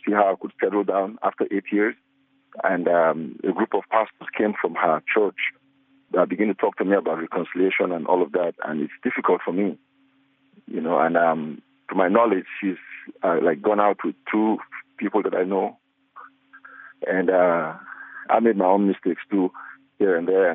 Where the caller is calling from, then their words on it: Nigeria; Yeah, I live in Nigeria. I also studied at state in South Africa.